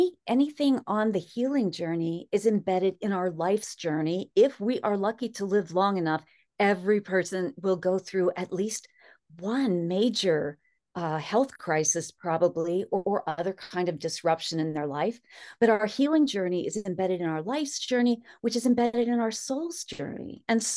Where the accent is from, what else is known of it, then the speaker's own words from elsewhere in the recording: Pennsylvania, United States; When I was a child, growing up in Pennsylvania, we had woods behind our house.